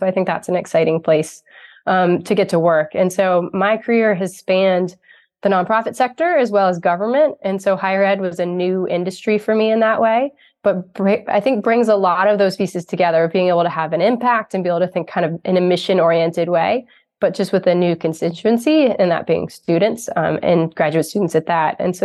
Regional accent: Virginia, United States; I'm from Central Virginia originally, so it feels like home in many ways.

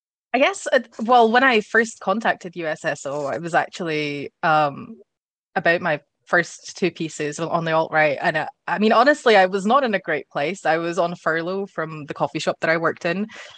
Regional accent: Scotland, United Kingdom; I got a little bit of joy out of the fact that I am also Scottish

